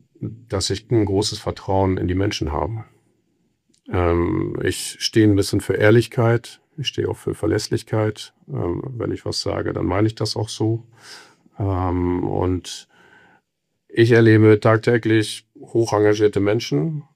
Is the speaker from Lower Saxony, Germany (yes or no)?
yes; Gildehaus, Lower Saxony, Germany; also born or lived in Cologne; Jahre alt, Familienvater von 3 Kindern, glücklich verheiratet, wohnhaft in Bentheim, groß geworden in Gildehaus. Also insofern, studiert habe ich in Köln, bei der Deutschen Sporthochschule in Köln und habe dort auch 15 Jahre gelebt